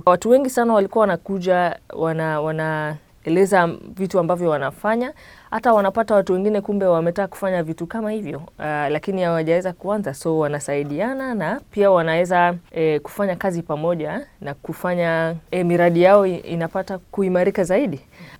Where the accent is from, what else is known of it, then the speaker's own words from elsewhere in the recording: Nairobi, Kenya; nimetoka Nairobi, Kenya.